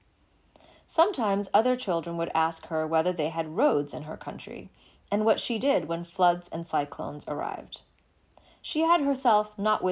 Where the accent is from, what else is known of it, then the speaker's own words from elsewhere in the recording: Bangladesh; how embarrassed I was to come from Bangladesh.